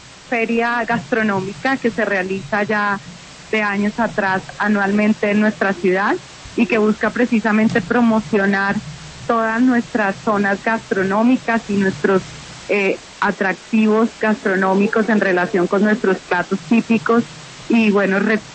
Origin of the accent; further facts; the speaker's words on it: Bogotá, Bogotá D.C., Colombia; En la medida que nosotros como bogotanos valoremos nuestra ciudad